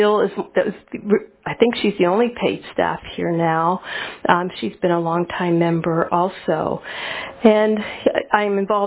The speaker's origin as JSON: {"language": "English", "town": "Steubenville", "region": "Ohio", "country": "United States", "said": "I'm from Steubenville originally."}